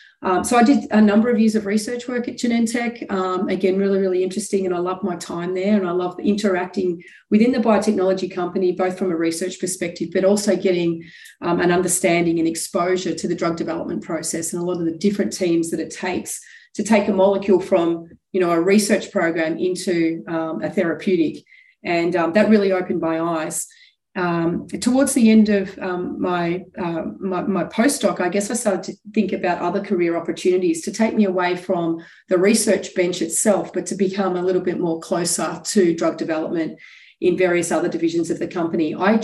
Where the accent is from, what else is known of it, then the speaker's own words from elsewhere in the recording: Melbourne, Victoria, Australia; born there; I'm based here in Melbourne, Australia. I was born here in Melbourne.